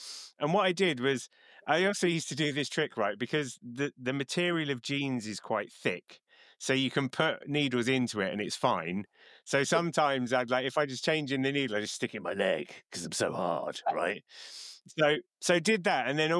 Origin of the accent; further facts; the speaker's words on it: England, United Kingdom; And being an English person on a train, A, you don't talk to strangers, B, you don't talk to people who are doing stitching.